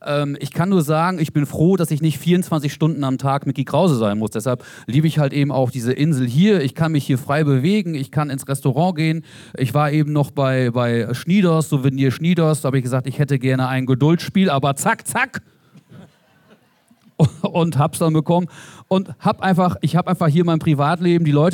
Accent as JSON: {"language": "German", "town": "Wettringen", "region": "North Rhine-Westphalia", "country": "Germany", "tie": "born or raised there", "lives_now": "Norderney, Germany", "said": "Genau, ich komme aus einem Dorf, 8000 Einwohner, Wettringen heißt der Ort und da bin ich wirklich geboren. Ich bin sogar in Wettringen geboren, bin da aufgewachsen"}